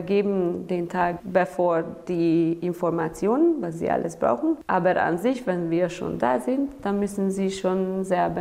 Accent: Hungary; German is a second language; now in Romania; ich komme ursprünglich aus Ungarn und arbeite hier bei Outward Bound Rumänien seit 3 Jahren

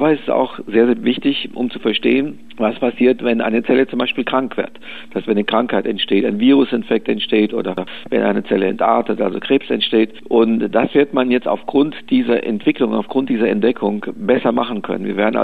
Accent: Sântana, Arad County, Romania; Ich war leider nicht in Temeswar, ich war nur in Arad und in St. Anna, wo ich aufgewachsen bin. Es ist sicher ein Teil meiner Wurzel, das ist ohne Frage so.

